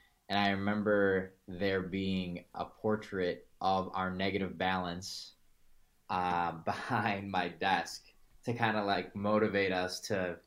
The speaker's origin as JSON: {"language": "English", "town": "Chicago", "region": "Illinois", "country": "United States", "said": "Yeah, so originally I'm from Chicago, and out of high school, my plan was to be some sort of entrepreneur"}